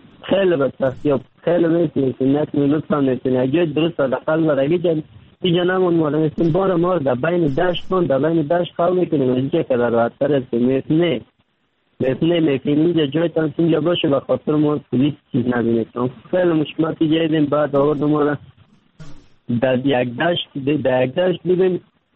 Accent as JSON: {"language": "Persian", "region": "Kabul", "country": "Afghanistan", "moved": "yes", "lives_now": "Turkey", "said": "3 سال میشه ترکیه آمدم، از افغانستان 3 سال میشه رکن فیلن هم ترکیه هستم. اما از افغانستان آمدم طرف پاکستان آوردم، آمدم از کابل آمدم،"}